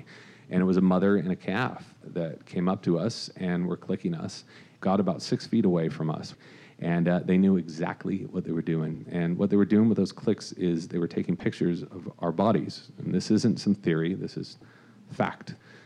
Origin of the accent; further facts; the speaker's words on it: California, United States; and I grew up in Orange County.